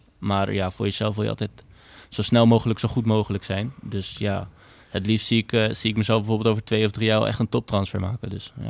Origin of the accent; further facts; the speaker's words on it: Amsterdam, North Holland, Netherlands; now in Deventer, Netherlands; En ik kom uit Amsterdam. Dus dat is wel lekker als je ook een beetje die reuring kan opzoeken af en toe.